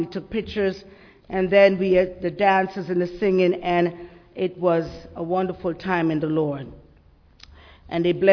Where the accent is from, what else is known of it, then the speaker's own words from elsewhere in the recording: Jamaica; I said, "But I'm from Jamaica and we see the beach all the time. We don't make a big deal."